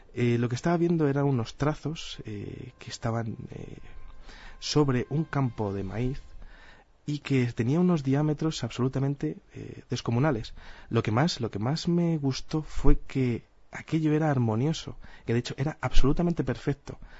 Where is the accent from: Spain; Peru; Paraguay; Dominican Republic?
Spain; Community of Madrid; No, soy madrileño.